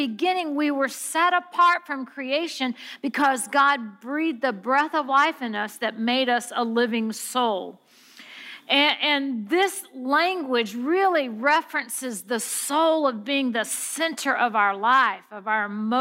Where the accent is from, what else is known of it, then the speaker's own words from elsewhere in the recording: St. Louis, Missouri, United States; I grew up here in St. Louis area, went to college here, went to UMSL, so I'm a Midwestern girl